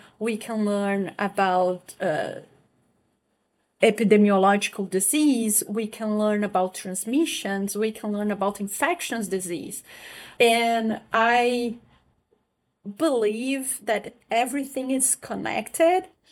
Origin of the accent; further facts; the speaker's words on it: Brazil; English is a second language; now in United States; So I'm from Brazil. I got my DVM in Brazil.